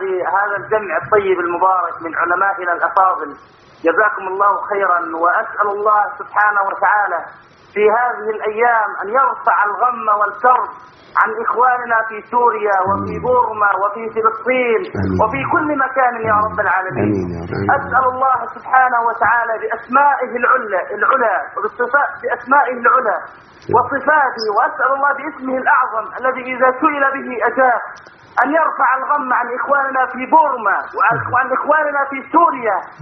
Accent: Egypt; now in Saudi Arabia; أنا مصري مقيم في السعودية،

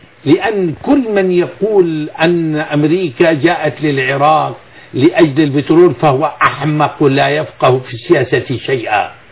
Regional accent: Hama, Hama Governorate, Syria; برغم إني حموي

